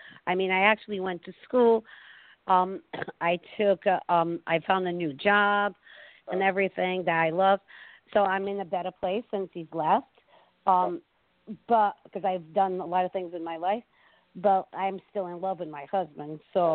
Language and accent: English; Rhode Island, United States; Rhode Island.